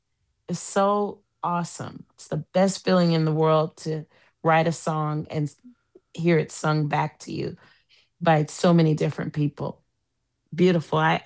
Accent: New Orleans, Louisiana, United States; also born or lived in Oakland; Because everyone thinks I'm just from Oakland, California, but I'm from both places. And New Orleans was the start.

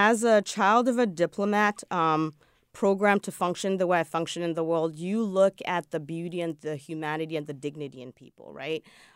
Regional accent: Ghana; now in United States; And one of the things that I love about Cuba was that it's very much as a Ghanaian, the African culture, Afro-Caribbean culture, where they were very warm, very jovial, just amazing and beautiful people.

